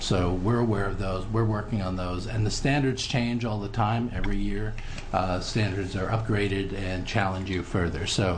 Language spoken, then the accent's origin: English; Ireland; I mentioned last time I was here that I'm Irish, so I'm automatically superstitious.